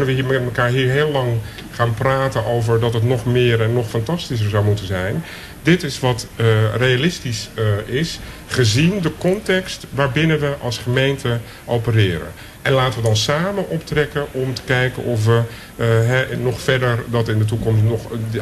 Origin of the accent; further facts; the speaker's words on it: Amsterdam, North Holland, Netherlands; Hè, dus als Amsterdammers zijn we niet altijd bezig met ons te vergelijken met landelijk.